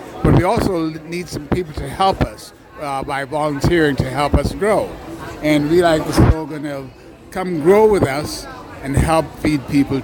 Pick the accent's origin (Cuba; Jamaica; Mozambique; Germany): Jamaica; also born or lived in Atlanta, United States / Chicago, United States; now in St. Petersburg, United States; Yeah, I am a transplant from Atlanta by way of Chicago, and ultimately by way of Jamaica. So I've been in this country over, 60 odd years. And I moved down to St. Pete 3 years ago